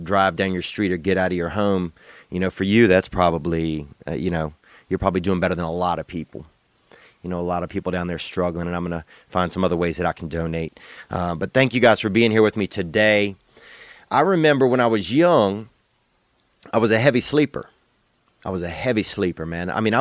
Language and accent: English; Louisiana, United States; because I grew up in Louisiana and a lot of rains would come.